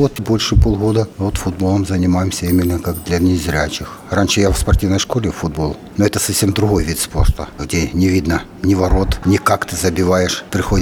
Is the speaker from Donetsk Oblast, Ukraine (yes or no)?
yes; Horlivka, Donetsk Oblast, Ukraine; я из Горловки, тоже ветеран. С 2014 года я начал воевать, потому что я там житель самого Донбасса